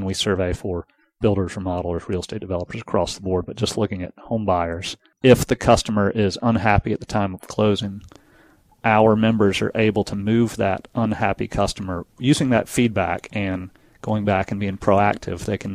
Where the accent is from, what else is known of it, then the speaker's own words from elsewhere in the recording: Atlanta, Georgia, United States; I founded the business in Charleston, but moved it back here to my hometown shortly after launching. We've been working here in Atlanta since 2003.